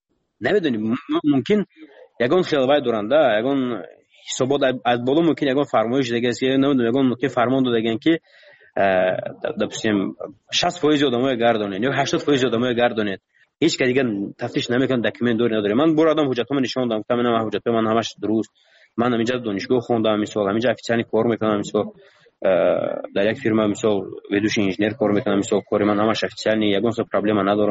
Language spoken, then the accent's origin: Persian; Tajikistan; من گفتم من تاجیکم گفتم از تاجیکستان